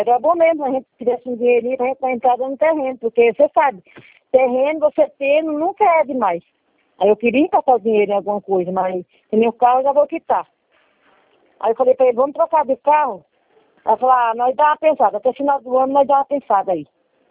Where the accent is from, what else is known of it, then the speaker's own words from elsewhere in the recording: Sapiranga, Rio Grande do Sul, Brazil; Eu sou de Sapiranga, fora.